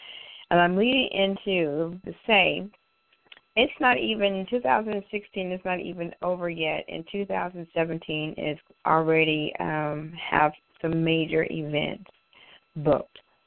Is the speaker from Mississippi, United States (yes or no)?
no; Texas, United States; I want to bring them into an atmosphere that speaks Texas because I'm a Texan.